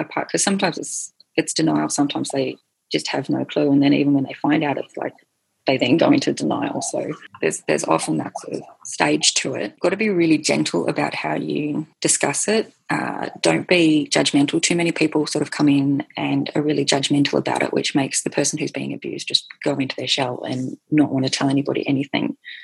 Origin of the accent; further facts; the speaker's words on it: Hobart, Tasmania, Australia; I was raised in a strict religion and I was originally from Hobart, so southern Tassie, and Tassie was a little bit more like a 1950s upbringing is what I think I had